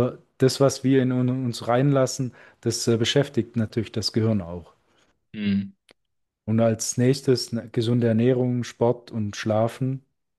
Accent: Eriskirch, Baden-Württemberg, Germany; Also ich komme vom Bodensee aus Ereskirch

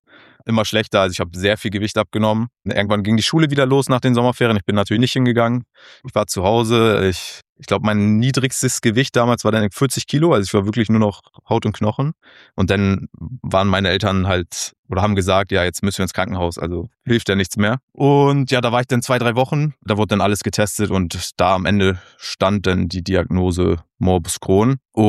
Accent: Germany; ich komme aus Hamburg, bin aber südlich von Hamburg aufgewachsen, in einem kleinen Dorf. Und ich bin jetzt 28

